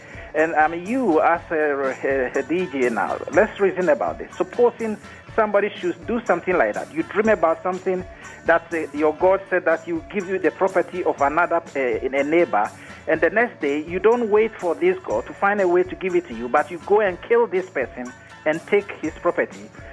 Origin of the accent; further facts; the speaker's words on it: Ghana; also born or lived in England; now in Sweden; I live in Sweden. Originally, I come from Ghana, but I've lived in Sweden for about 20 years.